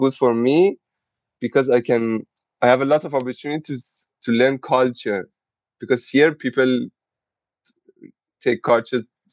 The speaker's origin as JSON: {"language": "English", "country": "Iran", "second_language": "English", "moved": "as an adult", "lives_now": "Netherlands", "said": "I'm living in Netherlands."}